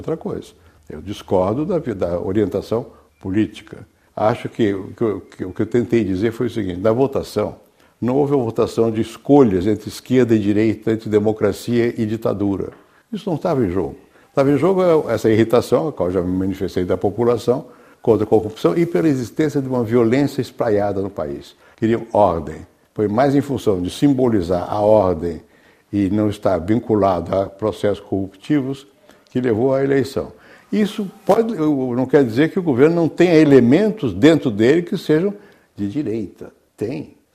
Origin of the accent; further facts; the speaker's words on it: Brazil; Eu sou brasileiro, em primeiro lugar.